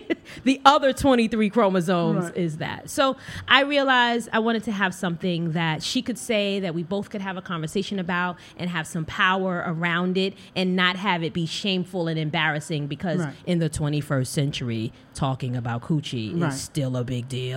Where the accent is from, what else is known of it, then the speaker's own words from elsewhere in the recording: New York, United States; Born and raised here.